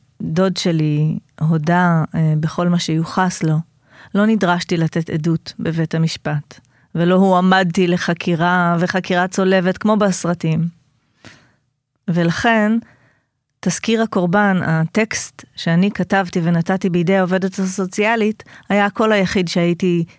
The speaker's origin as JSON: {"language": "Hebrew", "town": "Savyon", "region": "Central District", "country": "Israel", "tie": "born or raised there", "said": "גדלתי בסביון של פעם, לא היינו משפחה עשירה, מעשירי סביון."}